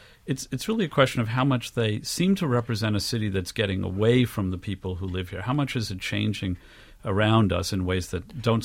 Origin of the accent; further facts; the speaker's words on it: New York, United States; I'd like to say I grew up in Jane Jacobs' neighborhood.